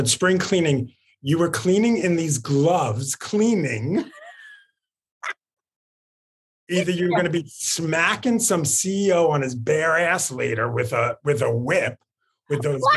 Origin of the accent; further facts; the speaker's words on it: New York, United States; now in Los Angeles, United States; Yeah, I'm in LA. I'm originally from New York.